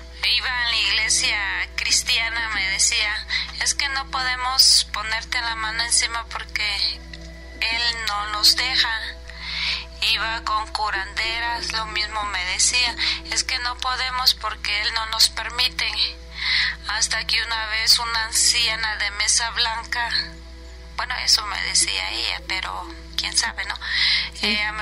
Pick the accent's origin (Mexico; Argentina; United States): Mexico; Mexico City; Soy de la Ciudad de México.